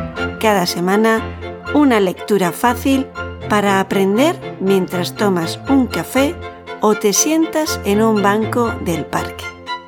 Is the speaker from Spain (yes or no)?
yes; Region of Murcia, Spain; te sugiero brindar con un vinito de mi tierra y con la explicación de dos tapas que solo podrás probar en Murcia, mi región.